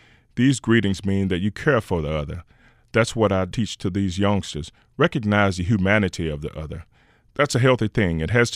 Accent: New Orleans, Louisiana, United States; When I was growing up in New Orleans, the streets were so swollen with the music.

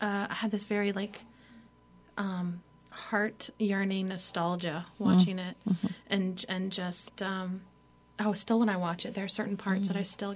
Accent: Louisiana, United States; also born or lived in Colorado; and then we moved back to Louisiana. So at a very young age, I had a very strong sense of my identity as a Cajun.

